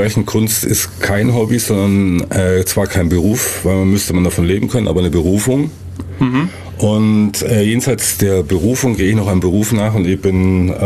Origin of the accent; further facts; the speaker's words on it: Kempten, Bavaria, Germany; Ich bin aus Kempten.